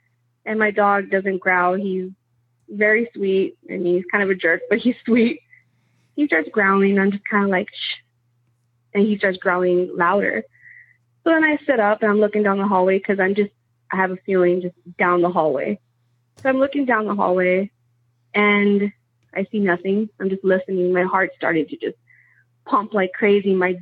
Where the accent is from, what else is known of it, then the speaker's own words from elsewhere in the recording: Texas, United States; also born or lived in California; So I'm from South Texas.